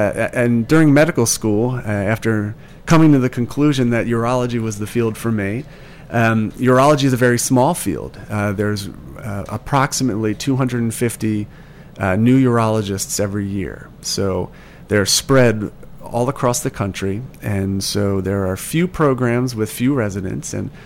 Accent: Baltimore, Maryland, United States; also born or lived in Oklahoma; now in Tennessee, United States; So I grew up in Baltimore, and it was very cold there in the winter times.

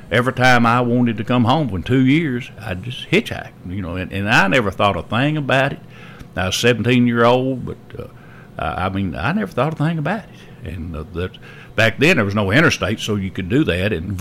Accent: Clinton, Kentucky, United States; The doctor in my hometown of where I went to high school, of Clinton, Kentucky, was a team physician for the University of Kentucky basketball.

